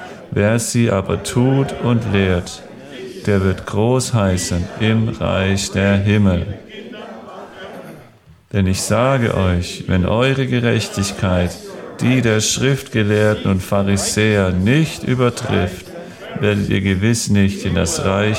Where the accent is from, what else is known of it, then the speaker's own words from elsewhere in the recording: United States; also born or lived in Australia; als ich als Kind in den USA aufgewachsen bin